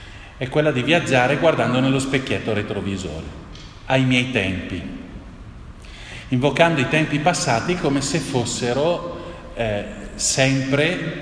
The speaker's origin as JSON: {"language": "Italian", "town": "Bergamo", "region": "Lombardy", "country": "Italy", "said": "Devo anche aggiungere che in quanto bergamasco"}